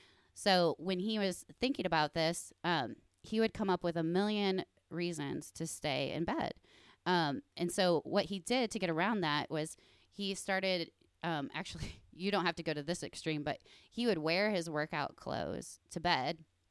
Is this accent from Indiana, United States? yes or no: yes; Indiana, United States; I have my MPC Indiana meeting this weekend. So I'm excited to get back to my home state and see all of my MPC peeps.